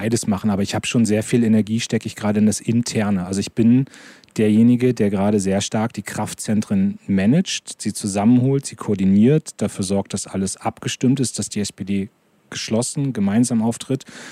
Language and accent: German; Lower Saxony, Germany; ich komme aus Niedersachsen, da ist noch alles in Ordnung.